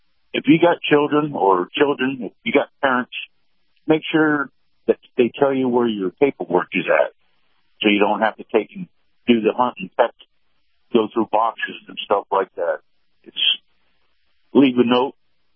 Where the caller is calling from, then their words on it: Sarasota, Florida, United States; Morning, Captain. … from Sarasota.